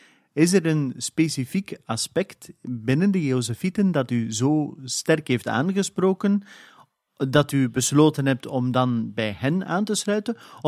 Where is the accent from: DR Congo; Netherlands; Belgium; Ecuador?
DR Congo; Kinshasa; Zoals ik eerder zei, ben ik dus afkomstig uit Congo-Kinshasa.